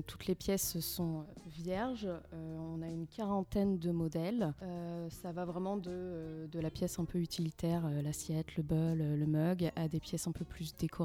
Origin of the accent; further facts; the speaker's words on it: Le Havre, Normandy, France; je suis originaire du Havre, j'ai quitté le Havre pour mes études, pour mes premières expériences professionnelles. Et quand j'ai décidé de rentrer